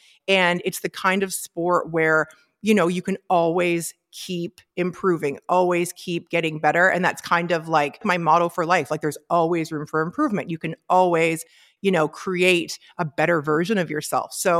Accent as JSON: {"language": "English", "town": "Abbotsford", "region": "British Columbia", "country": "Canada", "tie": "born or raised there", "said": "so I'm from Abbotsford originally. That's where I grew up."}